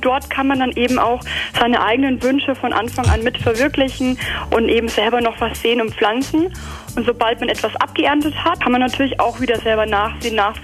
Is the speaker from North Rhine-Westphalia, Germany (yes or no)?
yes; Bonn, North Rhine-Westphalia, Germany; Also wir kommen beide aus Bonn und haben dort ja auch Gemüsegärten, die wir anbieten.